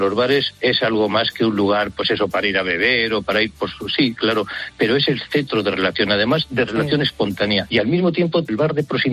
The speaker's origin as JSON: {"language": "Spanish", "region": "Castile and León", "country": "Spain", "said": "en mi pueblo, 770 habitantes, soy un pueblo de Soria, y tenemos 8 bares abiertos todo el año."}